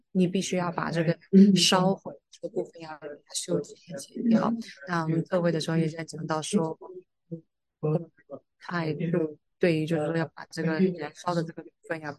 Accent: India; 我是在印度长大的，在印度的话，它很长，就是会停电。

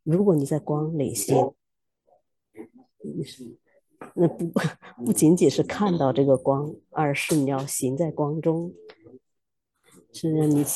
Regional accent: China; 我不用是刻意的做出我像个中国人，你一看我就知道我是中国人。

